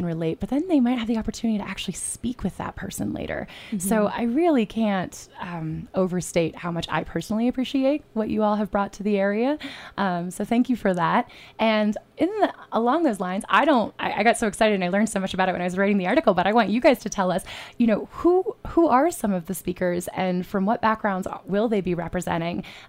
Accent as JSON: {"language": "English", "region": "Ohio", "country": "United States", "said": "I'm from Ohio. I'm like suddenly, oh my gosh, I'm a Midwesterner and I'm not an ice climber."}